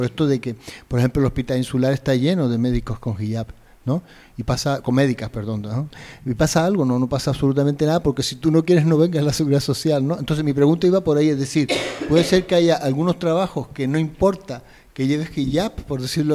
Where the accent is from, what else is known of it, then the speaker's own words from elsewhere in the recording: Canary Islands, Spain; no porque sea canario o no, no porque esté defendiendo a los canarios como canarios